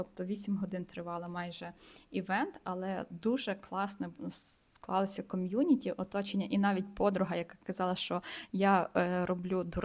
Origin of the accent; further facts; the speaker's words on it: Rivne, Rivne Oblast, Ukraine; бо я сама з Рівного, це маленьке містечко.